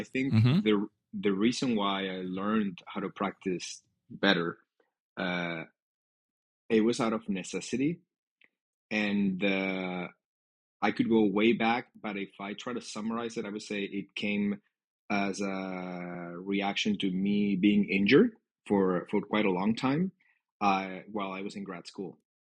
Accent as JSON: {"language": "English", "country": "Spain", "moved": "yes", "lives_now": "Houston, United States", "said": "I'm based in Houston, Texas. I'm originally from Spain, but Texas has been my home for the past 9 years or so."}